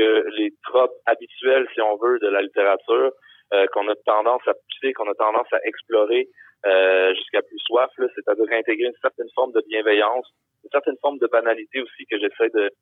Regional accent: Quebec, Canada; intéressante en tant que Québécois, d'aller voir qu'est-ce qui, au Brésil, vient faire écho à ma propre identité francophone

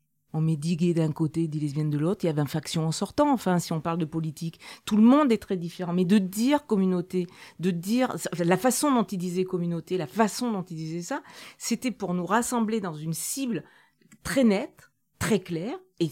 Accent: Auvergne-Rhône-Alpes, France; Alors, je suis auvergnate et celui qui dirige notre région

